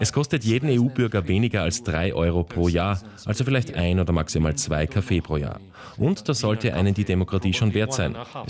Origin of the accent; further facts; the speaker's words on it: Romania; first language ro; German is a second language; Ich selbst spreche Englisch und Französisch, natürlich Rumänisch, meine Muttersprache, und ich verstehe ein bisschen Italienisch und Spanisch.